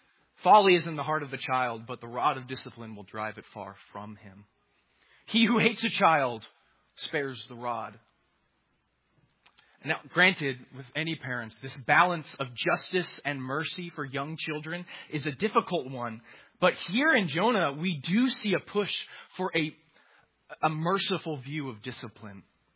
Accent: Charleston, South Carolina, United States; I grew up in Charleston, and I came to Anderson for school.

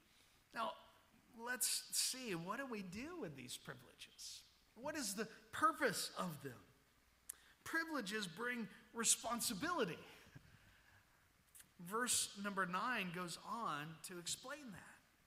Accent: the South, United States; I'm not just an American. I'm from the South. I'm not just a Southerner.

